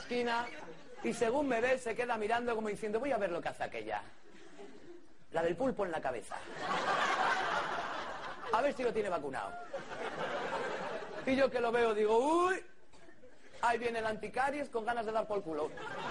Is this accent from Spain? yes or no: yes; Asturias, Spain; now in Madrid, Spain; yo soy de Asturias, ¿vale? Entonces me tocó venir a Madrid